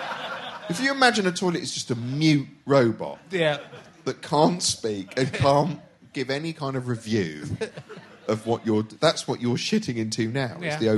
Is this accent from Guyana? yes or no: no; Reading, South East England, United Kingdom; born there; I was born in Reading.